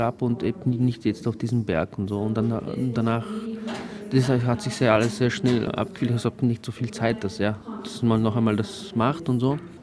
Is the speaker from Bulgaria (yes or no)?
yes; Bulgaria; now in Vienna, Austria; ich komme aus Bulgarien, und aber lebe ich in Wien, ja, zwischen Wien und Sofia